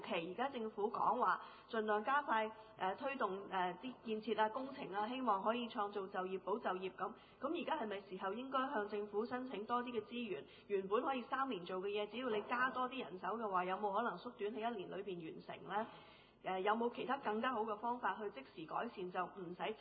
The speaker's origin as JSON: {"language": "Cantonese", "country": "China", "said": "我哋中國人係好有潛質去發展嘅呢類型嘅水上活動"}